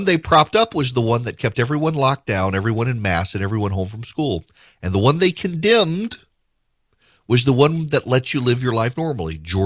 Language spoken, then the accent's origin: English; Dubai, United Arab Emirates; I grew up in Dubai, y'all. We had camel racing and cricket.